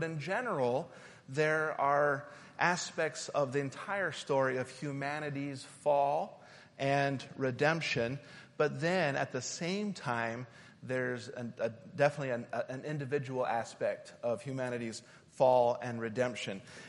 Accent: Utah, United States; also born or lived in Schenectady, New York; I was actually born in Schenectady, New York. I was raised in Utah. My parents moved out there when I was real small, but I was born there.

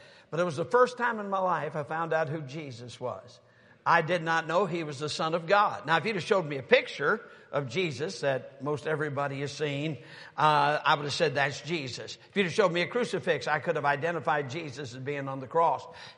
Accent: Sturgis, Michigan, United States; I was brought up in Sturgis, Michigan, so that's not all that far from here, but I was brought up in a home of drinking and cursing.

